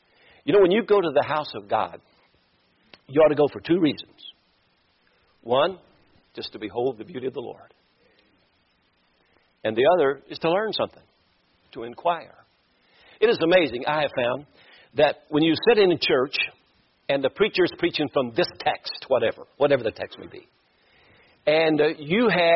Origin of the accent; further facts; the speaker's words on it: Kentucky, United States; now in Florida, United States; I'm from Kentucky. She's from Michigan. We met in South Carolina. We live in Florida.